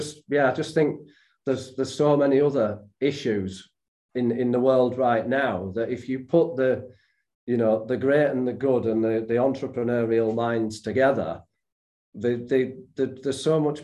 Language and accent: English; Yorkshire and the Humber, United Kingdom; as a Yorkshireman